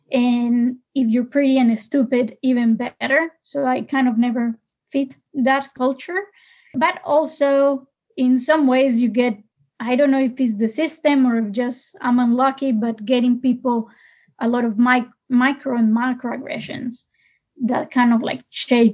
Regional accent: Colombia; Like I grew up in Colombia when we still have guerrillas and narcos.

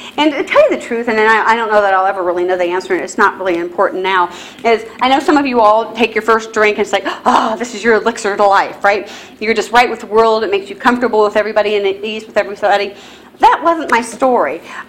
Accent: Lima, Ohio, United States; But I'm from Lima, and it's a medium-sized town, a very industrial town. And it was like in the middle of farmland. It's like this one little small town in the middle of farmland and everything. So that's where I grew up.

